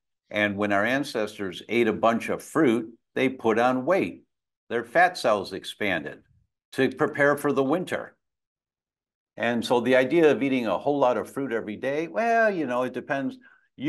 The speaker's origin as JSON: {"language": "English", "town": "Detroit", "region": "Michigan", "country": "United States", "tie": "born or raised there", "said": "But I was born and raised in Detroit, and my genetics tell me I'm 99% Italian and Greek."}